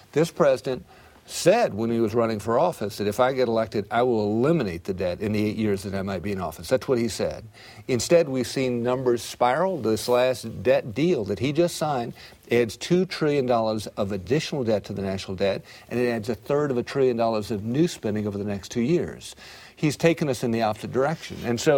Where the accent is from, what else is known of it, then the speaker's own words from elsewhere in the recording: South Carolina, United States; the family farm I grew up on in South Carolina